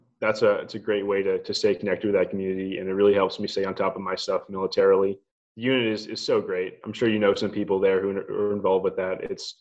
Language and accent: English; Jacksonville, Florida, United States; also born or lived in Philadelphia; Well, I was born in Philadelphia, and my family moved down to Jacksonville in 2005. I've kind of grown up with the community, even if it wasn't born here.